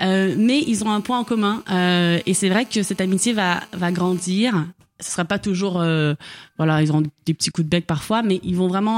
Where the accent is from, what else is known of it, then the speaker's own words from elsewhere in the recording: Quebec, Canada; accent: Québécois; J'ai mon accent québécois qui ressort d'un